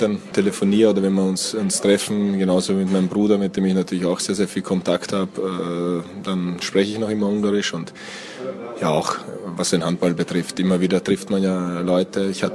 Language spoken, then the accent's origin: German; Austria; now in Germany; Ich bin in Österreich irgendwie aufgewachsen, lebe aber jetzt auch schon seit 15 Jahren in Deutschland.